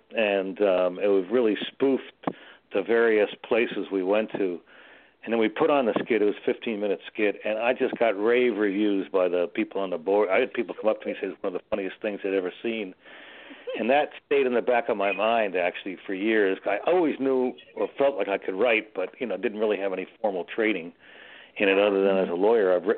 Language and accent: English; Miami, Florida, United States; moved away as an adult; also born or lived in New York; now in California, United States; I was actually born in New York, and then I grew up in Miami. Went to school, University of Florida. But then I moved out here a long time ago, over 50 years ago.